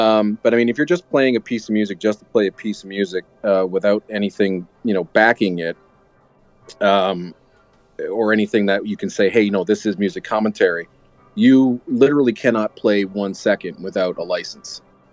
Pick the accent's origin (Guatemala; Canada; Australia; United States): Canada; Well, since I'm Canadian, I should be able to help you out on this one.